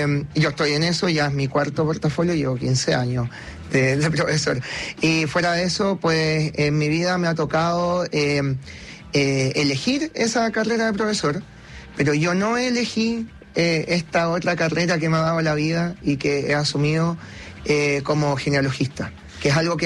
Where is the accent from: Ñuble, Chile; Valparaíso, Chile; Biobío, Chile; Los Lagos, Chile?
Ñuble, Chile; Chillán; Fui allá en Chillán, que yo soy de Chillán